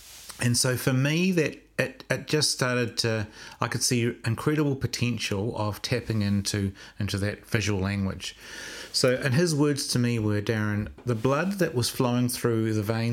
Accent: Christchurch, Canterbury, New Zealand; I grew up in Christchurch.

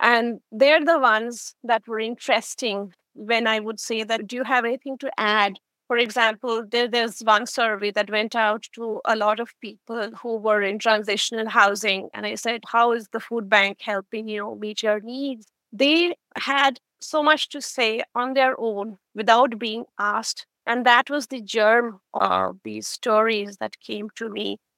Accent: India; moved away as an adult; Yes, I'm from India. I came when I was 26.

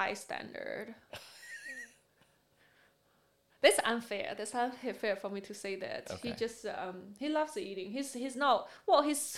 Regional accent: Henan, China; English is a second language; I'm from middle China, Henan.

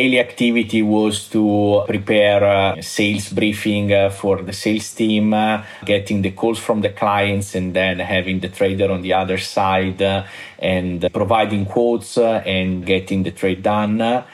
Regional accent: Milan, Lombardy, Italy; English is a second language; I was born and grew up in Milano, so Lombardy in the north of Italy.

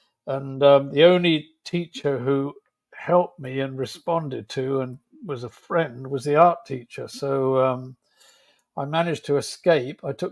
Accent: Reading, South East England, United Kingdom; born there; I was born in Reading, which is the capital of Berkshire in England, and didn't even have a theatre.

